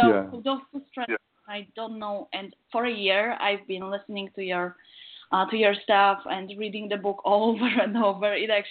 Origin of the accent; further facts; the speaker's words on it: Poland; now in United States; I guess it's the fact that I am originally from Poland. I moved to the States like 11 years ago or 12.